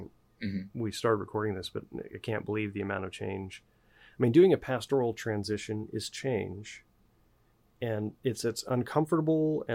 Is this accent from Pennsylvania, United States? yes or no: no; Wichita, Kansas, United States; So I was raised in Wichita. Got married in Wichita. We had our first three children in Wichita.